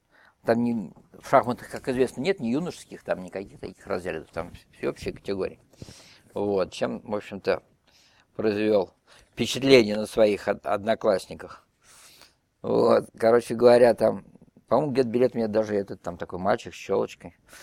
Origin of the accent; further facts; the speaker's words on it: Moscow, Russia; Родился я в Москве. Как роддом не помню, мы будем считать, что это пусть будет дом, роддом Грауэрмана на Арбате.